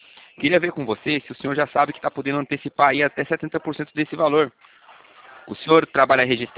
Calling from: São José dos Campos, São Paulo, Brazil; Eu sou aqui de São José dos Campos

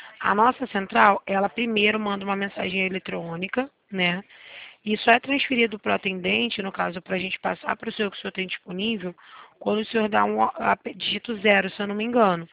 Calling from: Rio de Janeiro, Brazil; Eu falo do centro do Rio

